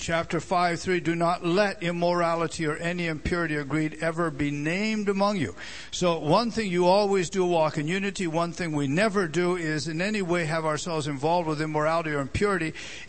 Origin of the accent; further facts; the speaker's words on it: Canada; I'm from Canada, so hang in there with this statement.